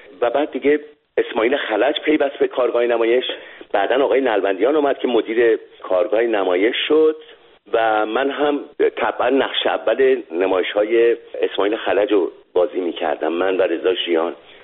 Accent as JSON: {"language": "Persian", "country": "Iran", "moved": "yes", "said": "در مقطع انقلاب من از ایران اومدم بیرون"}